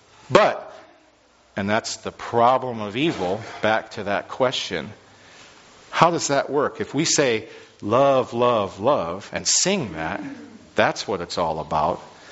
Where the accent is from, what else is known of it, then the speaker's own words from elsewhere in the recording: Camano Island, Washington, United States; to see images that I had never seen before growing up on Kamino Island of just the horrors of war and World War II